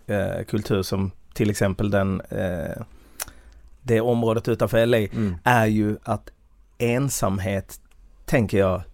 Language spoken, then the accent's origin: Swedish; Sweden; Det säger jag som svensk.